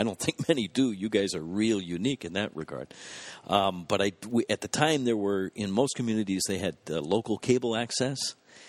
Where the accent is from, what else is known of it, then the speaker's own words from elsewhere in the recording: Detroit, Michigan, United States; No. I grew up in Detroit. Went to college nearby.